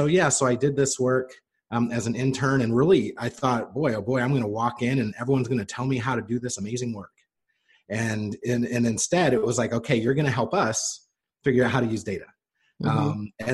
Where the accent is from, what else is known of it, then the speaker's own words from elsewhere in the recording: Indiana, United States; I did. Yeah. Born and raised in Indiana.